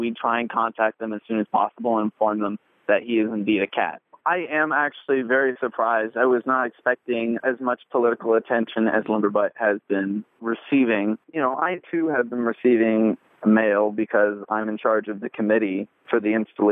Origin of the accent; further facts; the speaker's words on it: Louisville, Kentucky, United States; I'm 17, and I'm from Louisville, Kentucky.